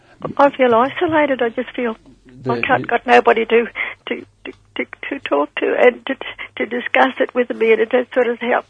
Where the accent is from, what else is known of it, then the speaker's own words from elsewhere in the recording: Queensland, Australia; And I come from up in Brisbane and the Darling Downs and all that. I grew up on the Darling Downs.